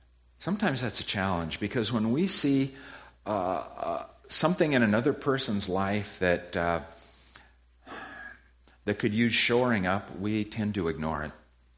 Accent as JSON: {"language": "English", "town": "Seattle", "region": "Washington", "country": "United States", "said": "where are you from? And I'm from Seattle. I'm starting out at Faith Bible Church."}